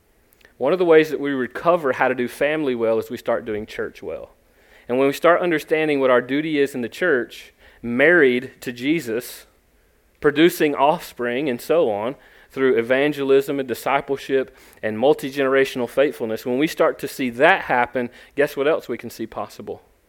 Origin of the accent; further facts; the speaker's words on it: the South, United States; accent: South Georgia, North Florida accent; I grew up in the South. You can probably tell by my accent, although it's not Texan. It's actually South Georgia, North Florida accent.